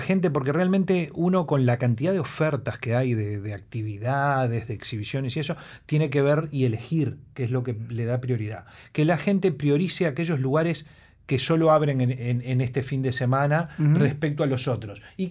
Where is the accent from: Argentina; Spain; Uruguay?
Uruguay; a mí me gusta decir de que en el patrimonio deberíamos lograr como uruguayos una sinergia.